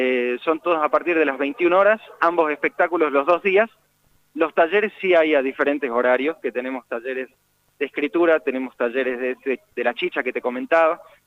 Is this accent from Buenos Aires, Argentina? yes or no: no; Orán, Salta, Argentina; El caso de Orán, la verdad me quedé con un poco de ganas, más aparte porque soy de Orán